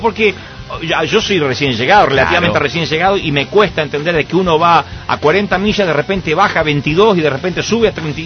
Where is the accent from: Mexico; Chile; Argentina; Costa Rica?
Argentina; born there; Por ejemplo, yo nací en Argentina